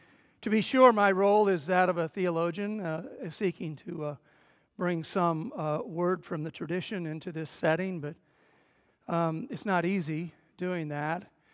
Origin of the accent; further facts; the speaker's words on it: St. Joseph, Missouri, United States; You see, I grew up in St. Joseph, Missouri, just across the state from Ferguson, Missouri